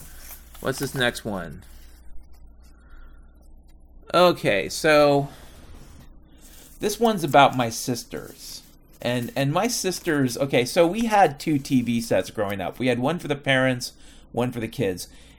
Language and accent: English; Mount Vernon, Washington, United States; Like, I grew up in Mount Vernon, Washington in the 70s and 80s.